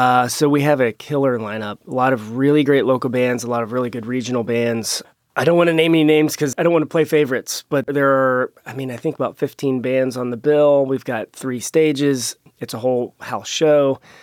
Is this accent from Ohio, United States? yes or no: yes; Bethel, Ohio, United States; how far is Bethel, Ohio, from, which is my hometown, to Memphis?